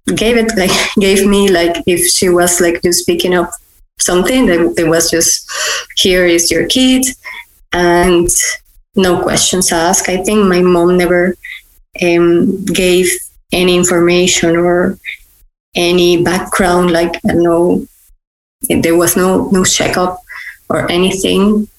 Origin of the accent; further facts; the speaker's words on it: Barranquilla, Atlántico, Colombia; Actually, I'm from Barranquilla. My parents are from Barranquilla. It's a city in the coast.